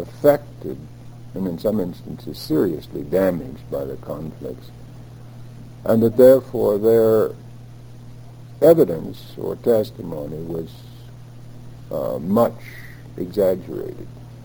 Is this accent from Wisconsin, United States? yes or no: no; Lindsborg, Kansas, United States; I was born in Kansas City and obviously many years ago, 1913, lived in and around a Swedish community in Kansas, the Swedish community is Lindsborg, where I attended high school and graduated.